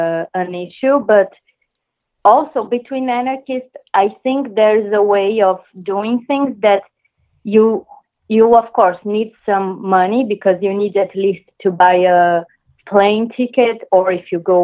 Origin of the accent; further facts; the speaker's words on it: Brazil; English is a second language; as an example, I'm from Brazil.